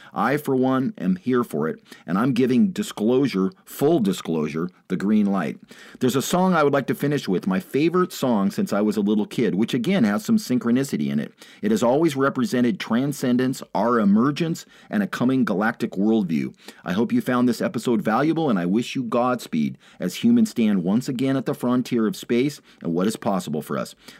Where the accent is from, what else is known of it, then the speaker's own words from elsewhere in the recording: Longview, Washington, United States; Right here where I'm at, near Mount Adams, where I grew up, near where I grew up in Longview